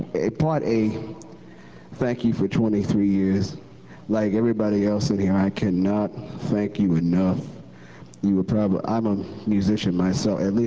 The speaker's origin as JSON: {"language": "English", "region": "New York", "country": "United States", "tie": "born there", "said": "I was born in New York, and I'm kind of rooting for the Knicks"}